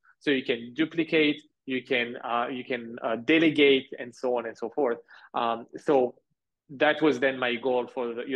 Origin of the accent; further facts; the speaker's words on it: France; now in Canada; When I moved back to Canada from France, so I grew up in France, as you mentioned, I moved in 2014